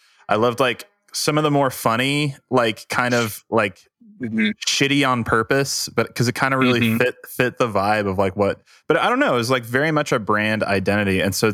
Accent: New Mexico, United States; moved away; I grew up in New Mexico and then we moved to New York.

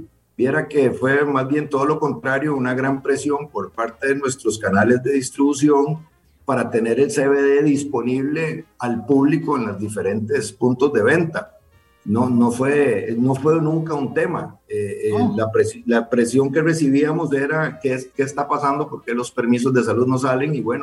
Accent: Costa Rica; teníamos como costarricenses la oportunidad de traer esta marca a Costa Rica.

